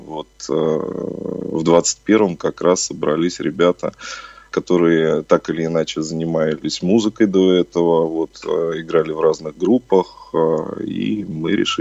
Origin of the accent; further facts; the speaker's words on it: Moscow, Russia; born there; also born or lived in China; я родился в Москве, в районе Чертаново, вот, а с Дальним Востоком у меня много что связывает. Ну, во-первых, я некоторое время прожил в Китае